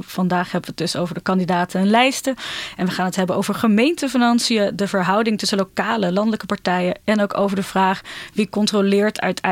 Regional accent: Ermelo, Gelderland, Netherlands; ik dus zelf ook uit een dorp kom. Ik kom uit Ermelo.

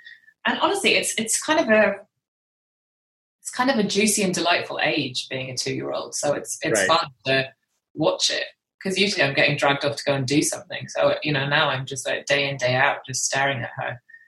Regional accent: United Kingdom; accent: British; I think because of my accent, because I'm, you know, I'm the anomaly in my family. I'm the one with the British accent.

